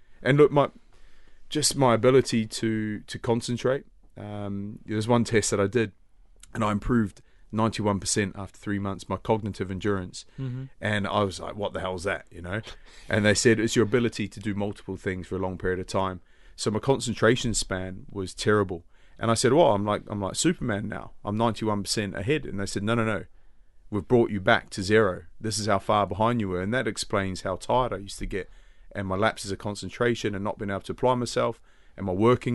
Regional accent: New Zealand; it pains me as a Kiwi

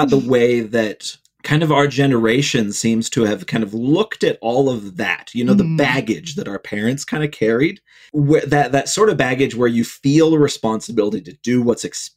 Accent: Cleveland, Ohio, United States; And I grew up in Ohio, in Cleveland.

